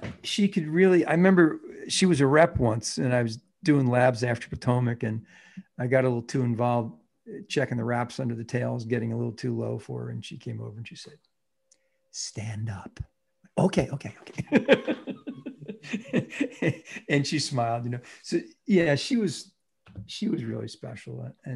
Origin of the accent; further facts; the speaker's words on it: Ireland; I never do that. I'm Irish.